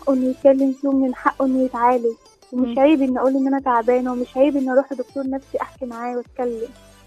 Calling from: Gharbia, Egypt; من الغربية.

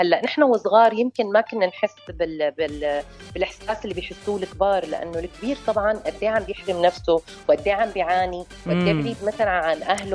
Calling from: Egypt

